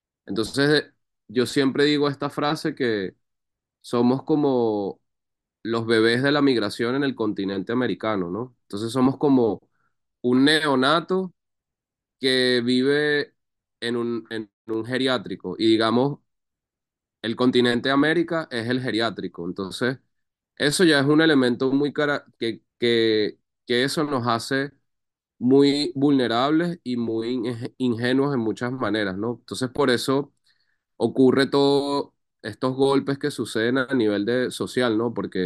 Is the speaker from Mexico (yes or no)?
no; Venezuela; nosotros como sociedad venezolana somos un híbrido de todo. O sea, ya hay un sincretismo tanto étnico, religioso, racial.